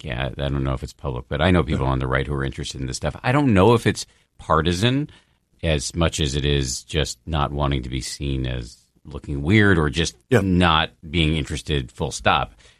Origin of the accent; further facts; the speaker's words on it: United States; I find it very disturbing personally as an American